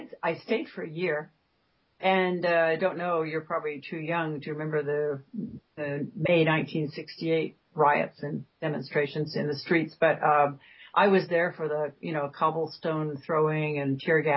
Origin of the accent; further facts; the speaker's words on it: Iowa, United States; I grew up in the Midwest in a very small town, in a state that most people fly over, which is Iowa.